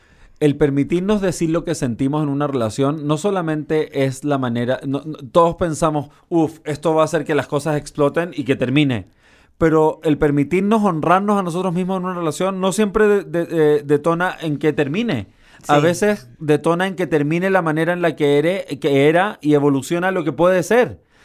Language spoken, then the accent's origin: Spanish; Chile; moved away; Yo ya llevo 25 años viviendo lejos. Me fui de Chile, llevo 25 años viajando por el mundo, etcétera.